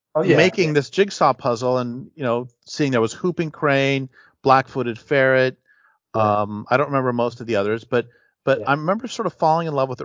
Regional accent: Colorado, United States; Actually, I grew up in the Great Plains. I grew up in the eastern front of Colorado, and the sort of everyday hatred of prairie dogs was pretty extraordinary.

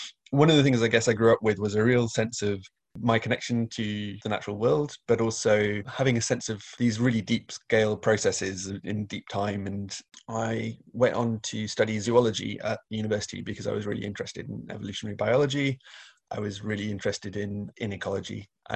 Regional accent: Wales, United Kingdom; So I grew up in North Wales, in Snowdonia, just on the very edge of the national park, and it's famous for being a glacial valley.

